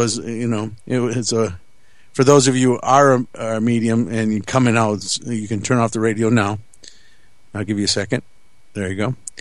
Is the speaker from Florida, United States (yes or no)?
no; Wisconsin, United States; he just lives up the street from me in Appleton, because I'm from Wisconsin.